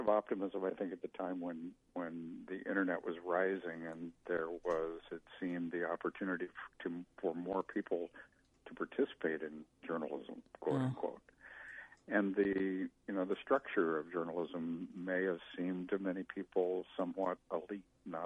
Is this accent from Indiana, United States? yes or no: yes; Muncie, Indiana, United States; Well, actually, I'm from Muncie, Indiana, but worked at the Indianapolis Star for about 7 years.